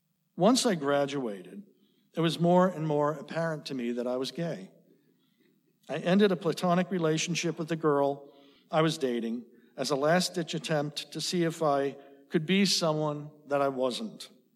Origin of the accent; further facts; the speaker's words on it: New Jersey, United States; I grew up in northern New Jersey, 15 miles outside of Manhattan. My hometown was an idyllic town to grow up